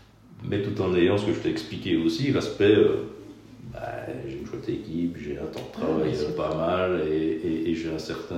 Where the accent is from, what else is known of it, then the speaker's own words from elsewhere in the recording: Liège, Wallonia, Belgium; also born or lived in Arlon; je suis né à Messan aussi, habitant à Arlon. Mon père a eu un boulot sur Liège, on a bougé sur Liège en 92. Je le dis parce que ça a été quand même un peu marquant, même si je n'avais que 7 ans